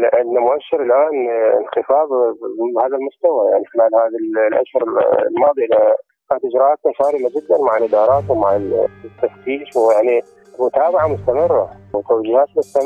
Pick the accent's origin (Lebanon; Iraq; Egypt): Iraq; من المحاكم الموجودة عندنا بالعراق أنه يعتقل